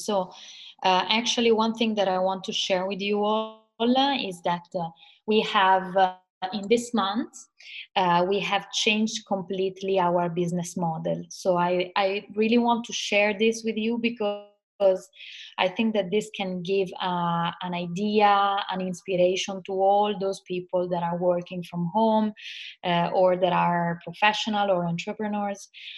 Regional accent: Italy; I'm a coach from Italy, as you know, and we have a company here.

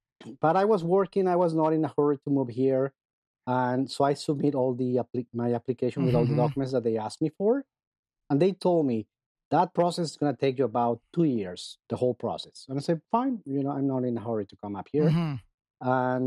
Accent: Mexico; for an important manufacturing water pumps company down in Mexico. Mm-hmm. And one day I was driving in my hometown and I saw a vehicle with BC plates again.

